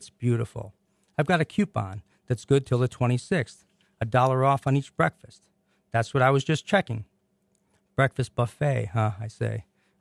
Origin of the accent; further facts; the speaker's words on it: New York, United States; Frankly, I'm a fast talker. And I'm from New York, so what can I say?